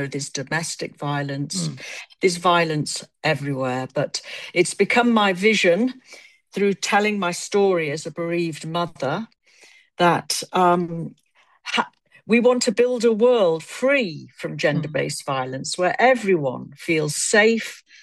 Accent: United Kingdom; now in Hong Kong; I'm British. I've lived in Hong Kong 40 years, but I was brought up in Britain, and I am a typical British person, let's say.

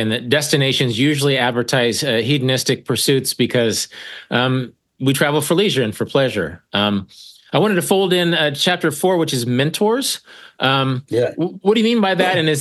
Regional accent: United States; As an American, there's so many Americans who've been there and found inspiration

